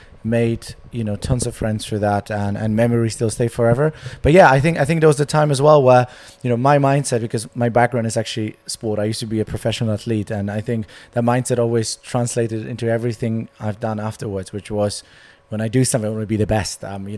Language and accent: English; Poland; moved away as an adult; also born or lived in Hamburg, Germany; now in London, United Kingdom; I moved here when I was 19. Although I was born in Hamburg in Germany, where I spent my first 7 years, but then I grew up and did most of my school years in Poland.